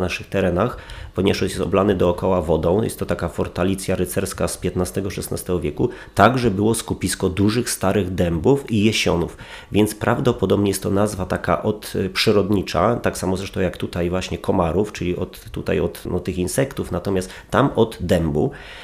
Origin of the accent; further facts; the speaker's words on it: Wolica Brzozowa, Lublin Voivodeship, Poland; No to przede wszystkim moja rodzinna miejscowość Wolica Brzozowa.